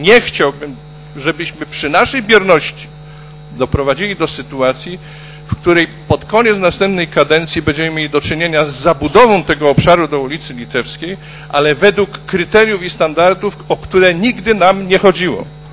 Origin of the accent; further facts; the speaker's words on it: Poznań, Greater Poland Voivodeship, Poland; Ja jako Poznaniak od wielu pokoleń jestem w sposób szczególny związany z takimi miejscami, kultowymi miejscami jak Sołacz w Poznaniu